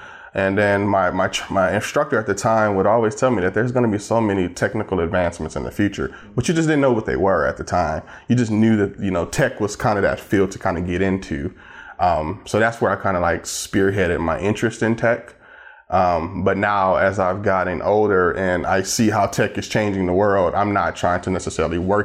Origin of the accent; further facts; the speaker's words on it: Flint, Michigan, United States; now in Atlanta, United States; I come traditionally from a very, very poor family. I'm from Flint, Michigan, and I moved to Atlanta, Georgia about 10 or 11 years ago.